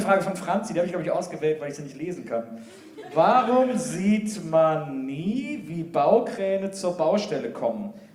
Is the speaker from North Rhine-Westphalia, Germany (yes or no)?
yes; Wesseling, North Rhine-Westphalia, Germany; ich bin ja hier in Wesseling aufgewachsen, vielleicht der eine oder andere weiß.